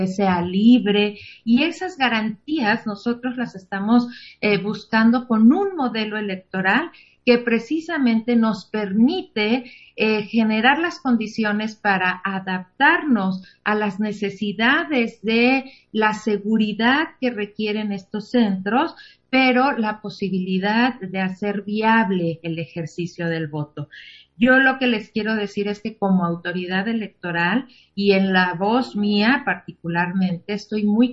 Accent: Mexico; realmente se presentan muchos desafíos que como sociedad mexicana y como autoridades electorales tenemos que enfrentar

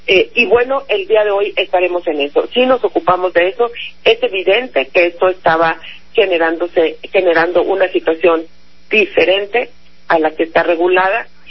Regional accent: Sonora, Mexico; vengo del estado de Sonora.

